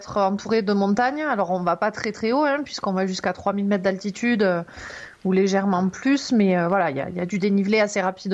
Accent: Font-Romeu, Occitanie, France; je suis originaire donc des Pyrénées-Orientales, de Font-Romeu.

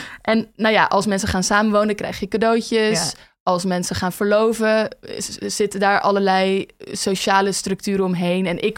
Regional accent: Amsterdam, North Holland, Netherlands; born there; Ik ben een witte cisvrouw uit de middenklasse. En ik ben geboren in Amsterdam

